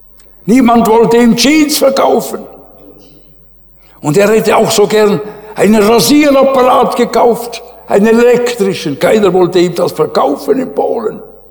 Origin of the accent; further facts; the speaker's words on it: Switzerland; Und ich, so als Schweizer, wisst ihr, ich wurde immer kleiner.